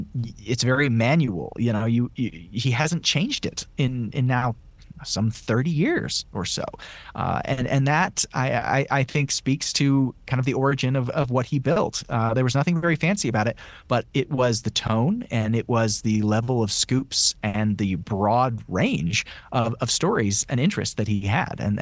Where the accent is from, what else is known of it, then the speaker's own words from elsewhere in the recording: El Cajon, California, United States; I'm from El Cajon, California, and I came to Washington not knowing anything